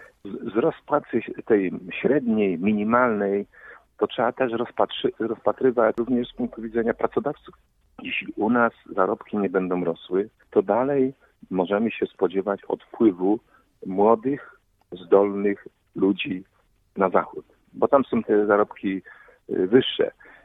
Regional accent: Poznań, Greater Poland Voivodeship, Poland; Ja jestem wielkopolaninem, poznaniakiem od ponad 200 lat przez moich tutaj przodków

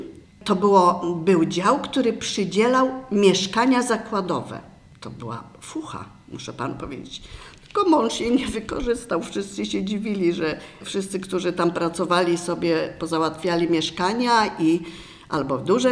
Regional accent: Greater Poland Voivodeship, Poland; born there; w ogóle to urodziłam się pod Licheniem

